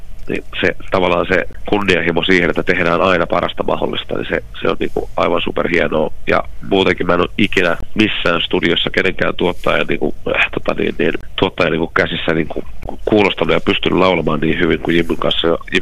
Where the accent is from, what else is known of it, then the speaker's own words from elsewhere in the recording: Ostrobothnia, Finland; kun samalta kyliltä ollaan kotoisin. Niin meillä on semmoinen yhteys tieltä Syynesterbottenilta